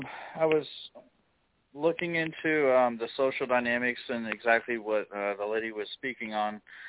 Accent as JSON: {"language": "English", "region": "Illinois", "country": "United States", "said": "I'm from East Central Illinois."}